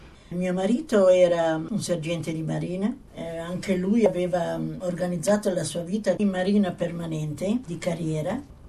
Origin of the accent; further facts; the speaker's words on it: La Spezia, Liguria, Italy; moved away as an adult; io sono partita da Genova, perché la mia città nativa è La Spezia. Allora, ventenne, tutta la mia famiglia giù al molo, con i fazzoletti che piangeva.